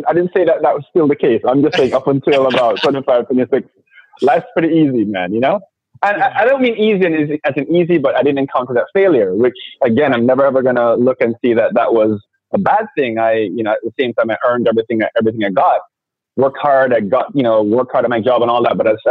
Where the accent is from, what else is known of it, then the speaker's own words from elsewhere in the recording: Jamaica; moved away as an adult; now in Miami, United States; I'm Jamaican. Anyone who talks to me long enough figures that part out. But I've been in Miami since 2002